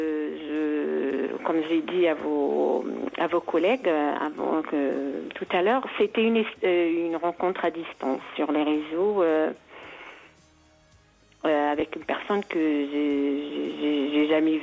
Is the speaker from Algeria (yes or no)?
yes; Algeria; now in France; Moi, je viens des montagnes. Je suis algérienne d'origine, voilà.